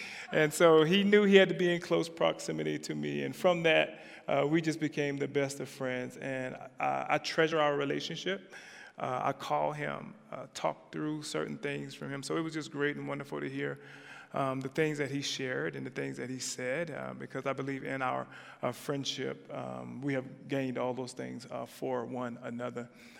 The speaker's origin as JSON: {"language": "English", "region": "South Carolina", "country": "United States", "moved": "as an adult", "lives_now": "Reno, United States", "said": "So I'm from South Carolina, and I moved to Reno over 30-something years ago, and Reno has become my home."}